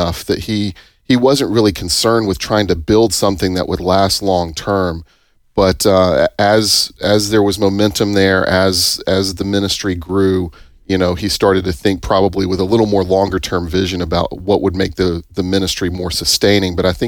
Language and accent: English; Tupelo, Mississippi, United States; I grew up here in Tupelo, and my parents were supporters of the ministry.